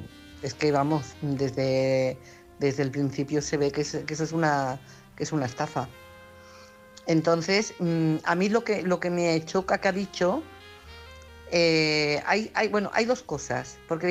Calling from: Barcelona, Catalonia, Spain; corresponsal de Barcelona

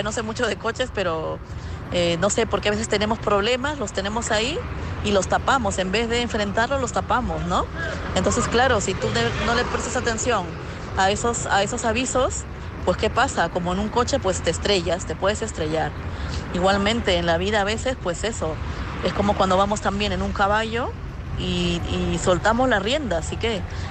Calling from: Madrid, Community of Madrid, Spain; de Madrid. ¿Qué tal

